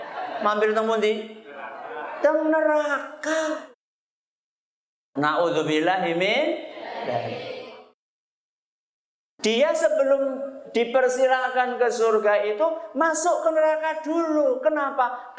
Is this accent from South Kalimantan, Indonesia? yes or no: no; Purbalingga, Central Java, Indonesia; also born or lived in Medina, Saudi Arabia; karena saya wong Purbalingga, ora ngapak, ora kepenak.